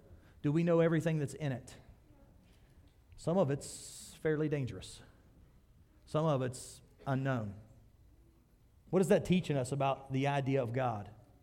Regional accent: West Virginia, United States; We're going to say mountain because we're from West Virginia and we want to build it up.

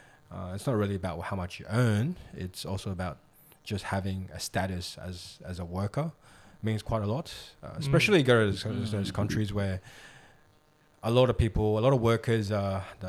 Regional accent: Australia; Like I was in a taxi and I was in there for like 1 minute and that guy's like, oh, where are you from? I'm from Australia.

